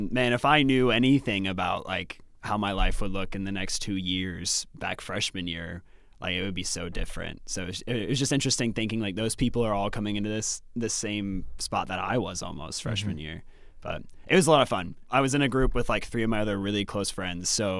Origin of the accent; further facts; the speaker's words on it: Louisville, Kentucky, United States; I'm from Louisville, Kentucky. I'm a pastor's kid.